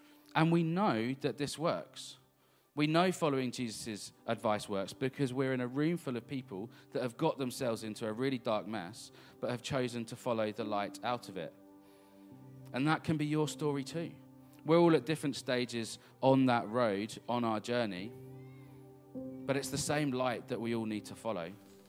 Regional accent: United Kingdom; And because we're British, we might not want to.

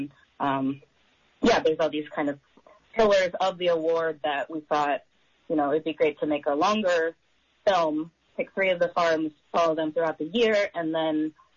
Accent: California, United States; I grew up in Humboldt

